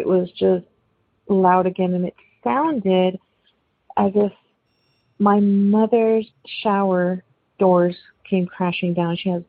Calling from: Texas, United States; I'm calling from Texas.

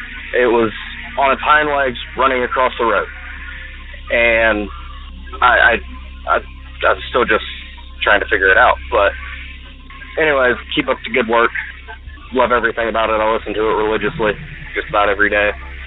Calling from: Indiana, United States; I'm from Western Indiana.

